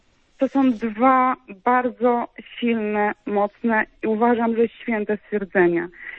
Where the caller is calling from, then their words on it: Wrocław, Lower Silesian Voivodeship, Poland; z Wrocławia.